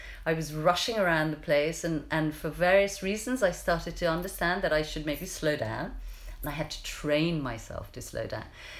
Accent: Iran; I grew up in Iran.

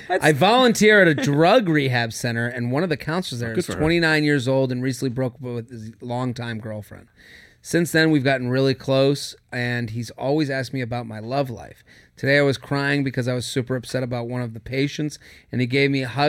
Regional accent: United States; now in Israel; I'm an American living in Israel and a huge fan.

